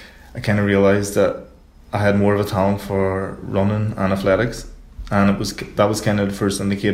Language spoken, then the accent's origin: English; Derry, Northern Ireland, United Kingdom; I'm 30 years old, I'm from Derry in Northern Ireland